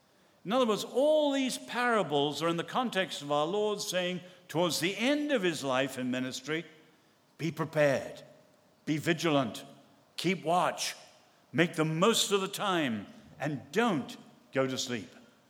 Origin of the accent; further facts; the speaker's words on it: England, United Kingdom; also born or lived in United States; I'm English, as you can tell, but when I first went to live in America